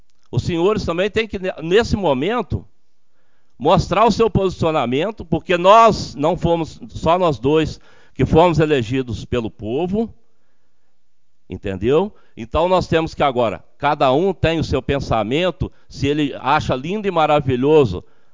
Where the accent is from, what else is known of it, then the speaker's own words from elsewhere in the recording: Rio Novo, Minas Gerais, Brazil; Eu sou de Rio Novo.